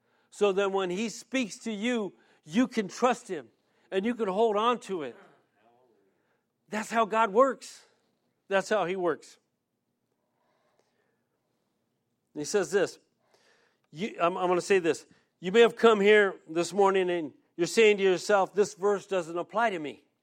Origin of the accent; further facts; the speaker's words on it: San Diego, California, United States; I was born here in San Diego, born and raised here in San Diego. My dad comes from a family of 12. My mom comes from a family of 14, all here in San Diego. As many Hispanic families, we were all part of the Catholic faith.